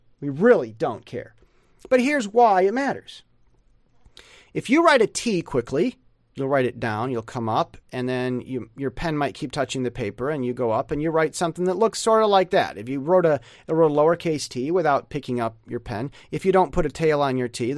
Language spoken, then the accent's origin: English; United States; Now, as an American, I would want to draw this.